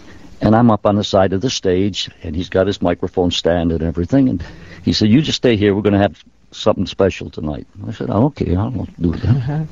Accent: New York, United States; And Endicott Johnson Shoes, which employed 99% of the Italian population in my hometown.

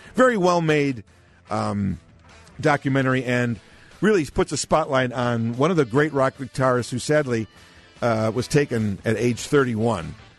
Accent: United States; I grew up around Belmont and Central.

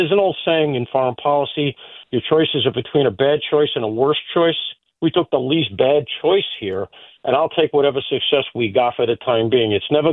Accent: New York, United States; I say that as a New Yorker.

